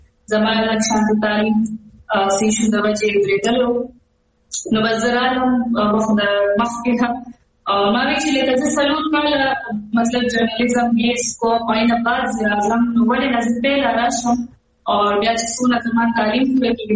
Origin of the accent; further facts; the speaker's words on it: Mardan, Khyber Pakhtunkhwa, Pakistan; now in Peshawar, Pakistan; زه بیسیکلی د مردان نه یم اور اسی غم پیښور کې